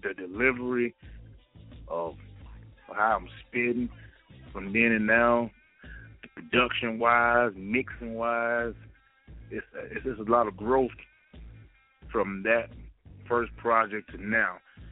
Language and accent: English; Selma, Alabama, United States; now in Huntsville, United States; Yeah, man, I'm from the Selma, Alabama, man, the 27, you know, Selma 50, you know how we do it down there, man, in the small town. I'm in Huntsville right now, man, been there for 10 years now.